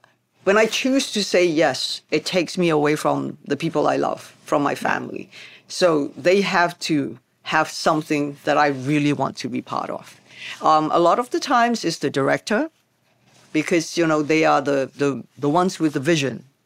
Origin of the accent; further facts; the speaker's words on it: Hong Kong; we come from Hong Kong.